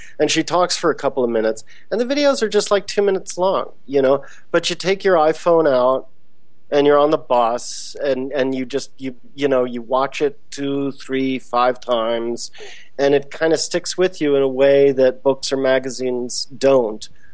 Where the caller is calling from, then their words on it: Manhattan, New York, United States; I'm calling today from Tower 2 of OEI headquarters here in Midtown Manhattan, which is, of course, my apartment.